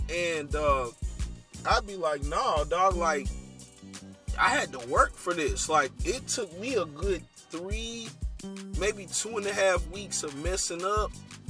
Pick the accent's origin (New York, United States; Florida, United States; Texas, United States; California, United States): Texas, United States; Plano; For people who don't know, I am from Plano, Texas. I am in Texas.